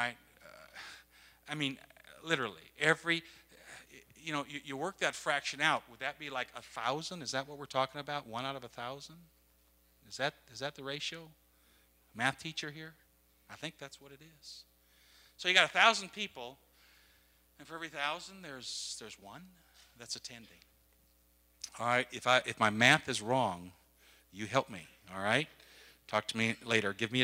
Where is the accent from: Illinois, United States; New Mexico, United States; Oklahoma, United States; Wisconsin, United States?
Wisconsin, United States; I was raised in Wisconsin, cow country, cheese country.